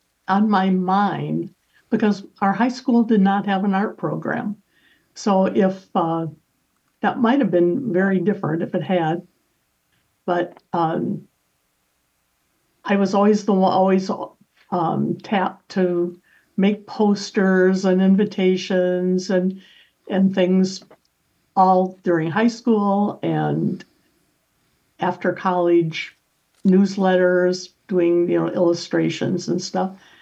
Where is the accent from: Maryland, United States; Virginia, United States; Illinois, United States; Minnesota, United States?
Illinois, United States; Freeport; I grew up in Freeport, Illinois, about 100 miles west of Chicago and 100 miles east of the Mississippi River and 15 miles from the Wisconsin border